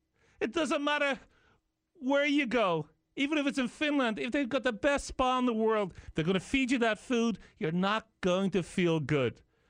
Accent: Ireland; moved away as an adult; now in United States; I obviously grew up in a culture. I'm Irish. I came here when I was a grown adult, so to speak. Been here for decades, of course. More time in America now than I was in Ireland.

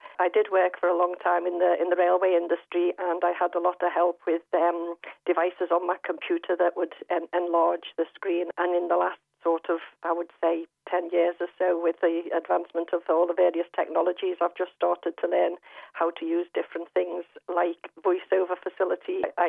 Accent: Liverpool, North West England, United Kingdom; moved away as an adult; now in North Lanarkshire, United Kingdom; I live in North Lanarkshire. I am originally from Liverpool, as you may know from the accent, but I married a Scotsman and moved up here in 1982.

